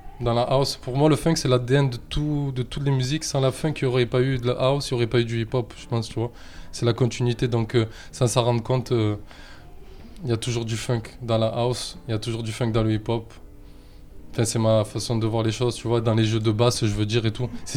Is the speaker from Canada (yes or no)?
no; Marseille, Provence-Alpes-Côte d'Azur, France; Donc, je suis de Marseille, j'oublie pas d'où je viens.